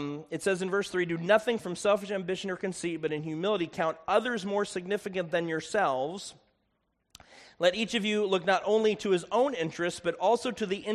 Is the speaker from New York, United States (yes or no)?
no; Chicago, Illinois, United States; I'm from Chicago. I'm from the Midwest. Like, I know what storms are like.